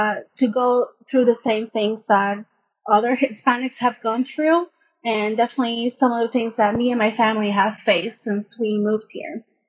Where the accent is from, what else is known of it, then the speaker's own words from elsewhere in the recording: Puerto Rico; now in Ohio, United States; I am originally from Puerto Rico, but have been a Buckeye since 2011.